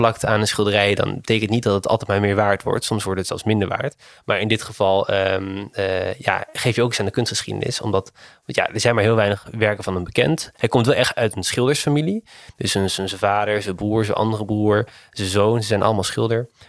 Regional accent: Haarlem, North Holland, Netherlands; Ja, dat gezicht op Haarlem vind ik wel heel leuk, want ik ben een echte Haarlemmer.

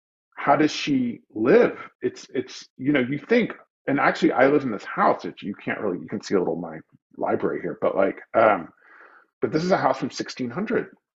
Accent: New York City, New York, United States; I came from America at the height of its imperial power. I had every advantage of culture and economics and education and everything that you could have. And I was I was a perfect citizen of New York City.

